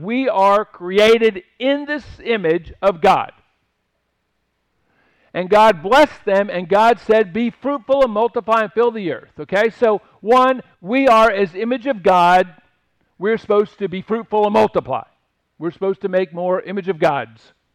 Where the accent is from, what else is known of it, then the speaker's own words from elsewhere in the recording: Washington, United States; I grew up in Washington, right? We're the great nature lovers, right?